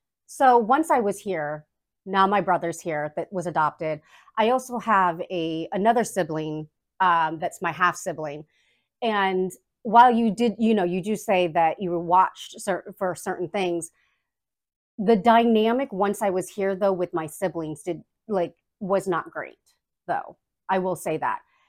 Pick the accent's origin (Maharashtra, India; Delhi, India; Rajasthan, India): Maharashtra, India; Mumbai; where are you from? Tell them where you're from. And I'd be like, Bombay, India.